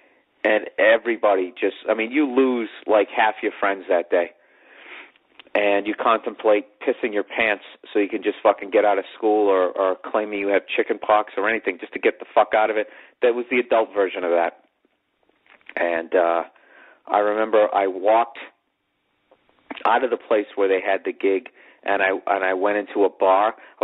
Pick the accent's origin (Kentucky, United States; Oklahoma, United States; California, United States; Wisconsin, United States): Kentucky, United States; We're from Kentucky and a little biased.